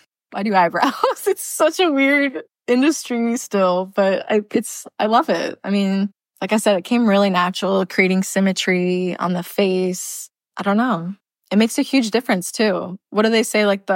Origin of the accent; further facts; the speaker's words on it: Nebraska, United States; Well, I did grow up in Nebraska. and moved around a bunch, was in the restaurant industry for like 10 years.